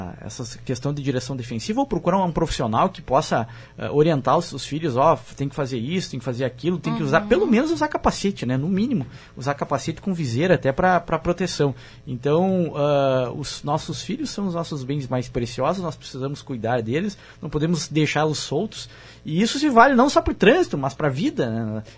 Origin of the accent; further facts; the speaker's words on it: Catuípe, Rio Grande do Sul, Brazil; Eu sou de Catuípe, mas eu já convivo bastante tempo aqui.